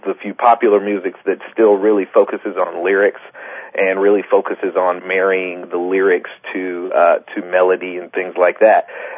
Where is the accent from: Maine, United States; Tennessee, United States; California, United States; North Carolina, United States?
Tennessee, United States; Elizabethton; also born or lived in Nashville / Detroit; No, I grew up in Tennessee, a little small town called Elizabethton, Tennessee, up in the mountains, and moved to Nashville and went to college there, and then I guess almost 10 years ago moved to Detroit.